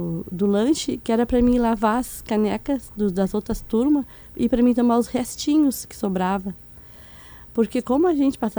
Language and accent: Portuguese; Porto Alegre, Rio Grande do Sul, Brazil; born there; also born or lived in Caçapava do Sul; Nasci no Partenon.